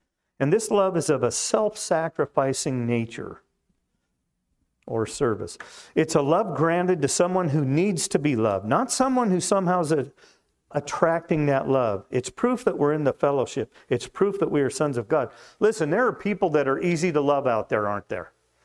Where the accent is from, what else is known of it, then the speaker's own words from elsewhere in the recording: Wyoming, United States; So when I was a kid growing up in Wyoming, the home church I went to, there was a little old lady